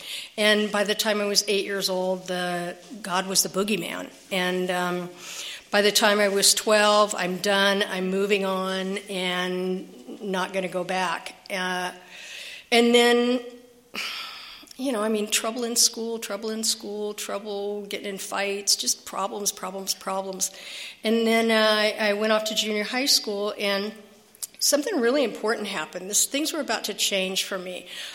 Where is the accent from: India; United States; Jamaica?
United States; Escondido, California; I'm from Escondido, like really from Escondido. I was born there, raised there, and have tried to escape twice, and I keep having to come back because Escondido sucks.